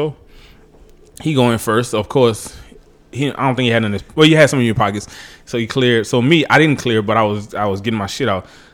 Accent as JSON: {"language": "English", "region": "Louisiana", "country": "United States", "said": "You know, I'm from the Bayou State. Shout out to the New Orleans Saints."}